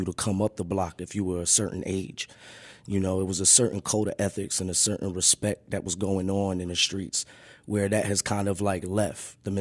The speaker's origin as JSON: {"language": "English", "region": "New York", "country": "United States", "lives_now": "Charlotte, United States", "said": "You know, I'm adopted by Charlotte, but I'm from the Bronx, New York"}